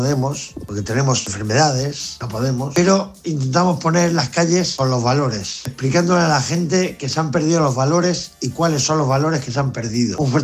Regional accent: Catalonia, Spain; now in A Coruña, Spain; soy catalán, vivo en La Coruña

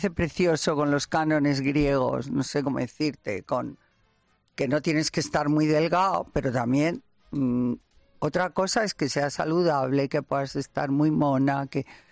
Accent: Madrid, Community of Madrid, Spain; No, y soy madrileña

